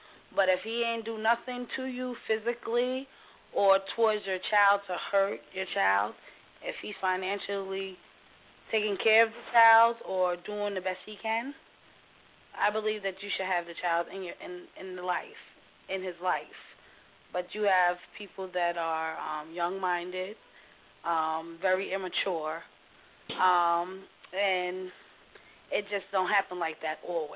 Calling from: Brooklyn, New York, United States; I'm calling from Brooklyn.

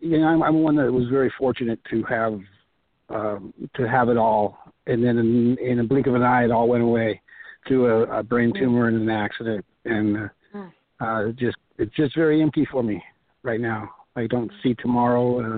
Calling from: California, United States; Near Tahoe. Lake Tahoe, so Northern Cal.

